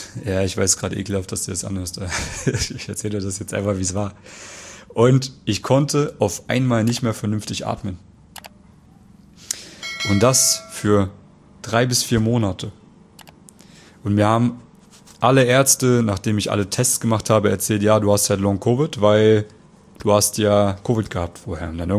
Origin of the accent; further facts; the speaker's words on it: Central Germany, Germany; Ich gehe jetzt mal in meine Heimat nach Mitteldeutschland